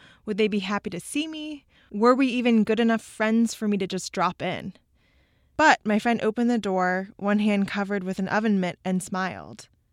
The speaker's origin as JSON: {"language": "English", "town": "New York City", "region": "New York", "country": "United States", "tie": "born or raised there", "said": "I grew up in New York City, and there is no such thing as stopping by for an unexpected visit."}